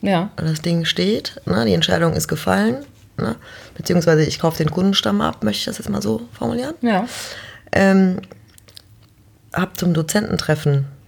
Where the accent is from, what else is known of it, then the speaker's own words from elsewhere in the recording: Mönchengladbach, North Rhine-Westphalia, Germany; Jetzt komme ich ja auch aus Mönchengladbach